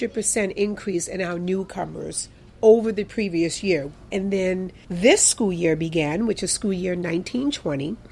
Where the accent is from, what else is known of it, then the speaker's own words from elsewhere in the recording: New York, United States; And I go, I'm from New York.